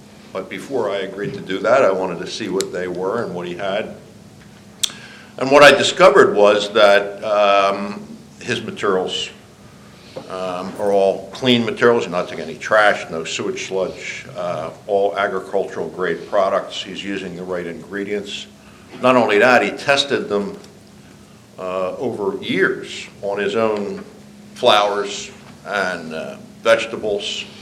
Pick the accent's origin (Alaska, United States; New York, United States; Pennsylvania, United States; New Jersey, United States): New Jersey, United States; Pennington; I'm from Pennington, New Jersey.